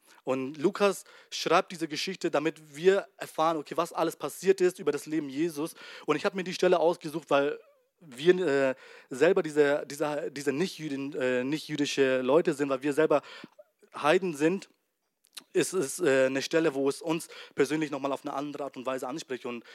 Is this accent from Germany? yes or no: no; Myanmar; Wisst ihr, ich komme nicht aus Deutschland und bei uns in Burma, das ist in Myanmar, in Asien ist es